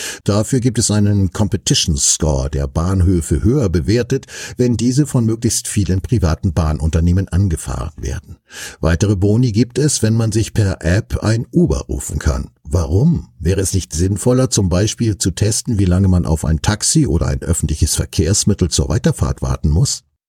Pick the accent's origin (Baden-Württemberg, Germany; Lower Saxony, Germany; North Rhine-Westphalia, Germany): Lower Saxony, Germany; Nun hatte ich als Niedersachse schon öfter das Vergnügen, mit der Bahn nach Bremen zu fahren